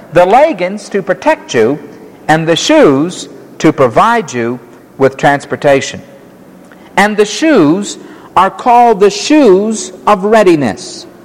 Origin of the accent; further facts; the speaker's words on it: Florida, United States; when I was a child growing up in Florida, walking on those hot tar roads and with the sand spurs and running in the sand, I think I hardly ever had shoes on